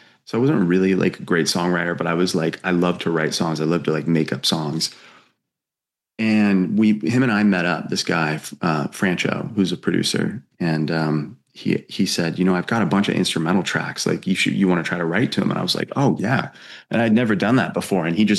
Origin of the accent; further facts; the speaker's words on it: Bend, Oregon, United States; I didn't. I grew up in Oregon, Bend, Oregon.